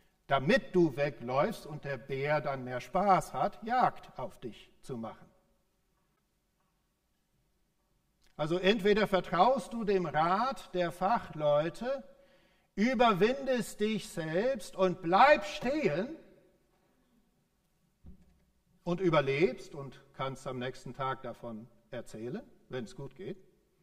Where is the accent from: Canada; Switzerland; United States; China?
United States; Texas; Im Südwesten meiner Heimat Texas liegt Big Bend Nationalpark.